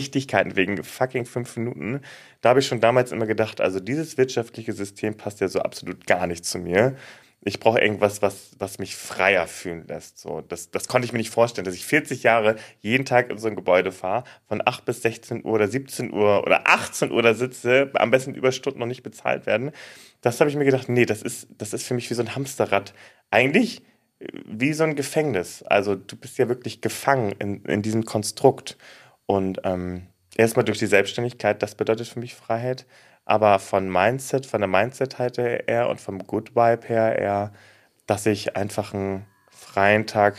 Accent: Hamburg, Germany; now in Düsseldorf, Germany; findet ihr mich in Düsseldorf. Da wohne ich jetzt aktuell, obwohl ich gebürtiger Hamburger bin.

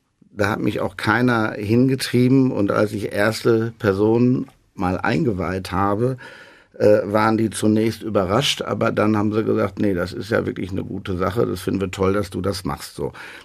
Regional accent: Dortmund, North Rhine-Westphalia, Germany; Ich bin Dortmunder Urbürger und ich mache das aus Herz und Leidenschaft für diese Stadt.

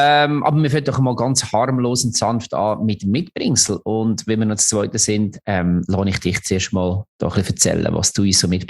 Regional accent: Lucerne, Switzerland; Obwohl man als Luzerner natürlich nicht ganz unglücklich war

